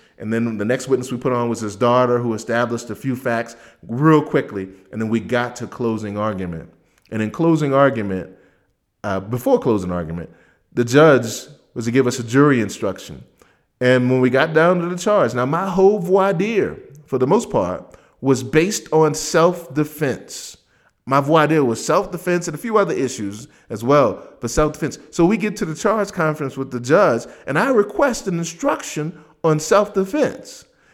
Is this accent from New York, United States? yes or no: no; Louisiana, United States; because I'm from Louisiana